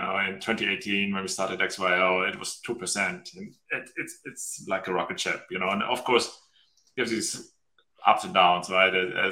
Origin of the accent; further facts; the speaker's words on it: Germany; I'm originally from Germany